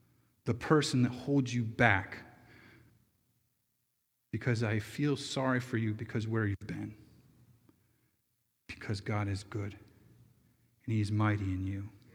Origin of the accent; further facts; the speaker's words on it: Lansing, New York, United States; also born or lived in Ithaca; I came from Lansing, but in the long spot, Ithaca. Yes, good things come from those towns, and I'm one of them.